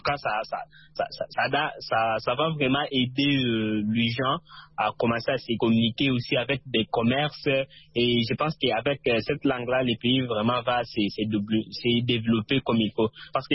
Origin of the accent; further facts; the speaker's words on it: DR Congo; first language Luba-Kasai; French is a second language; Il y a le Lingala et le Chiluba, qui est ma langue maternelle, plus aussi les français.